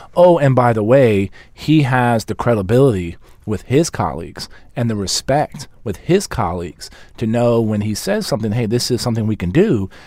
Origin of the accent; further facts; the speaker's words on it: Texas, United States; And as, you know, the mayor of my hometown